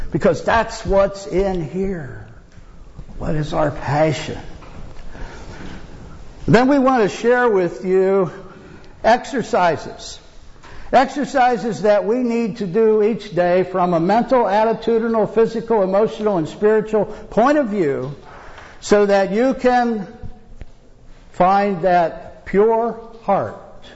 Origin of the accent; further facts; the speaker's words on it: Liberty Center, Ohio, United States; I am from Ohio, a little village called Liberty Center, which is near Toledo.